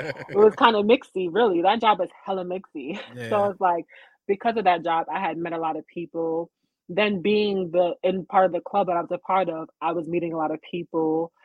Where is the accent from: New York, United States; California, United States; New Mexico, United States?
New York, United States; Uniondale; So I grew up in Uniondale. So I grew up around people that look like me.